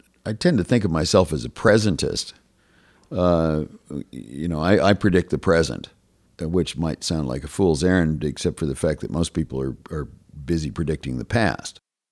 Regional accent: Wyoming, United States; I was raised with I'm from Wyoming, you know.

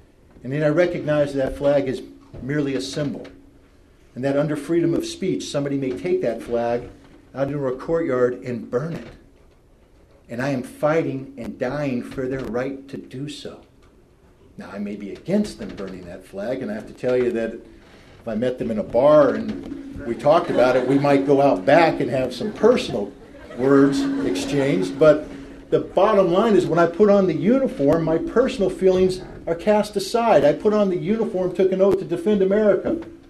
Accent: United States; My problem with this is being an American, being somebody who respects the rule of law as set forth by the Constitution

